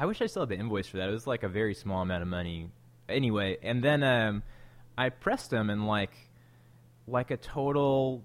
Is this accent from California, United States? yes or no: no; Moscow, Idaho, United States; which is just a little ways north of where I grew up in Moscow.